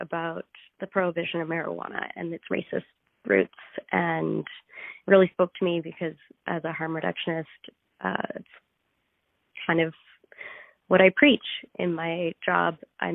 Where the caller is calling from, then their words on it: Yukon, Canada; I'm from the Yukon, and I'm a harm reduction worker.